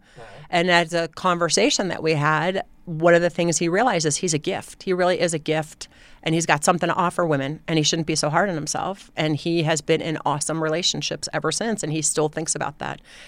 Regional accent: Denver, Colorado, United States; I just called and said, I'm a comedian from Denver and I'm committed to performing once a week.

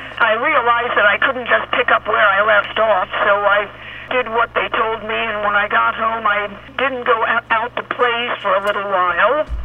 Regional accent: California, United States; I was raised in Southern California, out in the desert.

